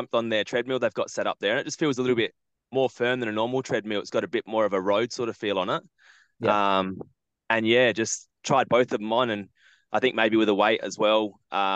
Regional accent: South Australia, Australia; We're a little bit biased, being South Australian.

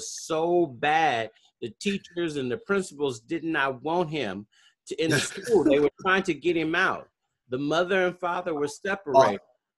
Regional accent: Oakland, California, United States; So I went to school in Oakland because I grew up in Oakland.

